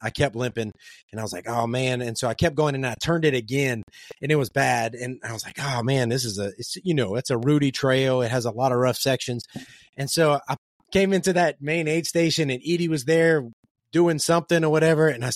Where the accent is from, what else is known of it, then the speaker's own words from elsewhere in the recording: Louisiana, United States; Nice. I'm from South Louisiana, man. I like sweet tea, man.